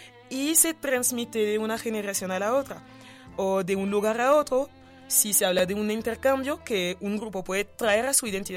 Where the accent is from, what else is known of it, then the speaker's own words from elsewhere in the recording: France; Spanish is a second language; Soy francesa porque muchísimas razones también.